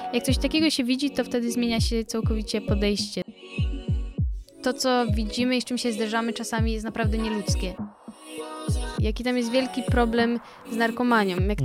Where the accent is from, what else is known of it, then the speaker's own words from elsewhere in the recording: Kraków, Lesser Poland, Poland; Bo ja jestem z Krakowa, teraz jesteśmy u Ludwika, czyli w Kielcach.